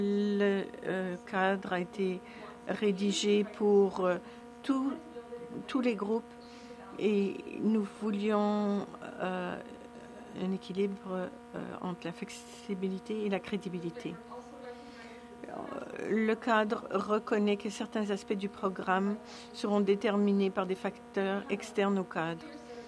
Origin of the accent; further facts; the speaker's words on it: Vancouver, British Columbia, Canada; Moi, je viens de Vancouver et je trouve que la pièce est très sèche ici.